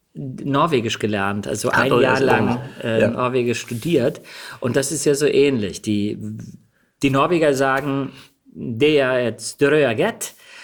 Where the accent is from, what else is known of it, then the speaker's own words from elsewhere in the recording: Denmark; born there; ich bin per Zufall in Dänemark geboren.